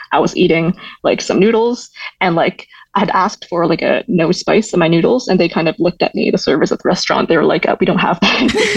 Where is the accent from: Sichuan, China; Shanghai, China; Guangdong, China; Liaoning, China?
Sichuan, China; English is a second language; I mentioned I'm from Sichuan, and like I think the other poem. And Sichuan is like a region in China.